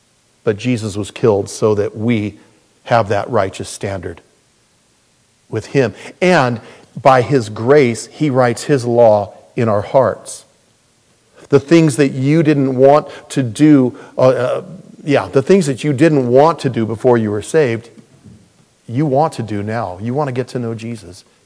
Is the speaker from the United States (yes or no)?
yes; United States; I grew up in the United States.